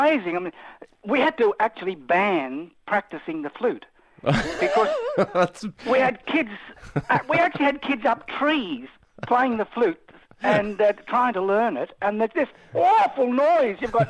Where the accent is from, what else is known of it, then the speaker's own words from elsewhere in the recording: Broken Hill, New South Wales, Australia; Well, I was brought up in Broken Hill and went to Broken Hill High School, and at the age of about 14